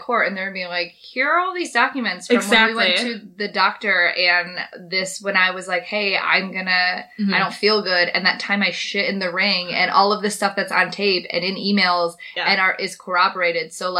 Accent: Midwest, United States; We're from the Midwest!

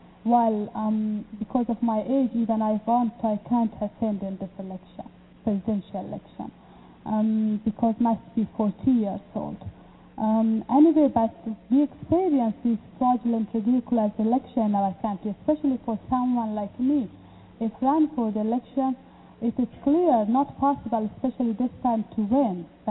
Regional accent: Afghanistan; I come from Afghanistan

